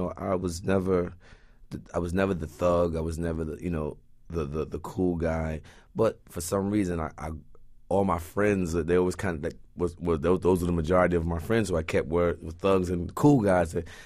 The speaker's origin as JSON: {"language": "English", "town": "New York City", "region": "New York", "country": "United States", "tie": "born or raised there", "said": "what I was allowed to see and be around growing up in Vanderveer"}